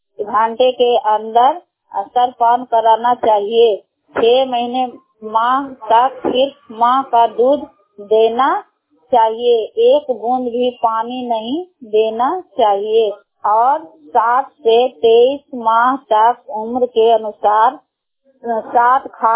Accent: Bihar, India; मैं खादेसराय गांव की रहने वाली हूँ।

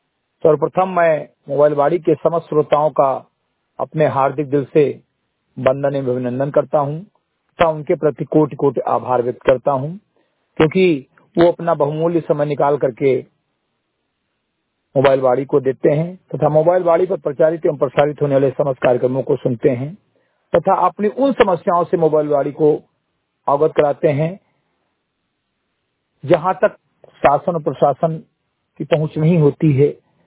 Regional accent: Uttar Pradesh, India; ग्राम सभा समिति घटई विकासखंड मेनपुरवा जनपद बहराइच का मूल निवासी हूं

